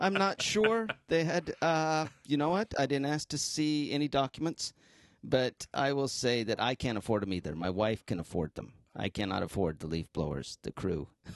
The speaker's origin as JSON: {"language": "English", "region": "Utah", "country": "United States", "lives_now": "Virginia, United States", "said": "I am from Utah, originally, a little town in Utah. 1,500 people when I was a kid. Farmland, factory workers."}